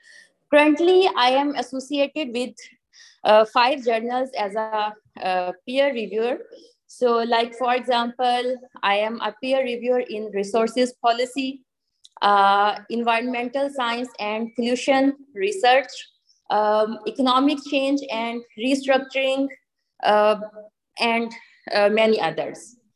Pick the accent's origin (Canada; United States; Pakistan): Pakistan; I am from Pakistan.